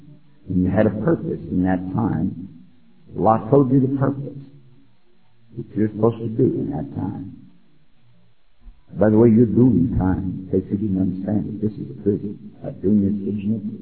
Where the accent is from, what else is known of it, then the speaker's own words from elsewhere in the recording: Texas, United States; Let me tell you something. I'm from Texas, okay? And I was born in the night, but I wasn't born last night.